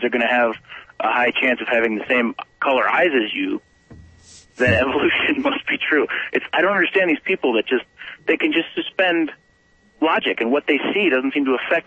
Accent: Wisconsin, United States; And I'm from Wisconsin

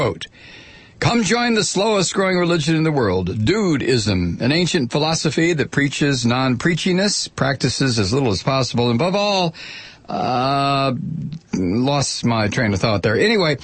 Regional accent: Brooklyn, New York, United States; I grew up half crazy in Brooklyn, New York.

